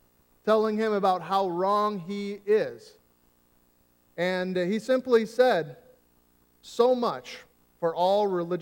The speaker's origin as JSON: {"language": "English", "country": "United States", "said": "As American Christians, we have the, for us, we have the, we're fortunate to live where we do because we have free speech."}